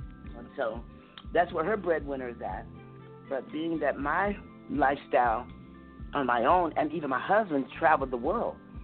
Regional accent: Chicago, Illinois, United States; now in Tracy, United States; I'm from Chicago

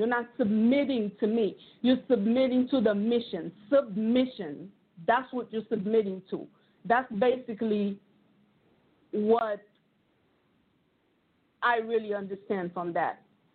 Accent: Haiti; I'm sorry for my accent. I'm Haitian, so.

